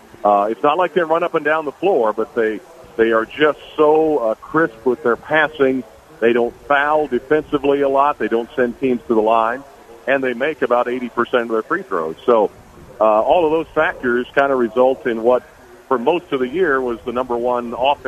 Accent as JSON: {"language": "English", "town": "Champaign", "region": "Illinois", "country": "United States", "tie": "born or raised there", "said": "I grew up in near Champaign, so I'm an Illini fan since I was a little kid."}